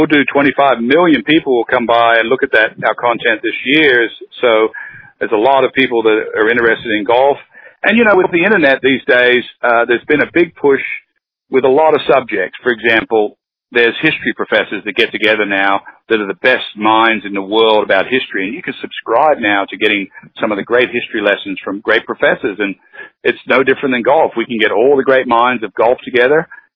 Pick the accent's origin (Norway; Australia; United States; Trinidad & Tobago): Australia; Wagga Wagga, New South Wales; because I'm from Australia and Wagga Wagga.